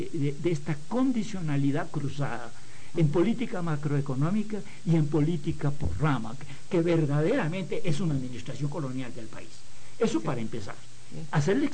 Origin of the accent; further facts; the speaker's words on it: Costa Rica; En el caso de mi tierra natal, de Costa Rica, es absolutamente patético.